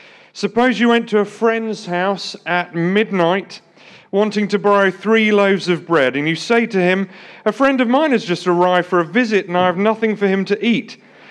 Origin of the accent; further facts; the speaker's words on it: South West England, United Kingdom; also born or lived in Grantham; I grew up down in the West Country, ERR, where the farmers are. So I grew up down there just south of Bristol. But I moved back to Grantham when I was 18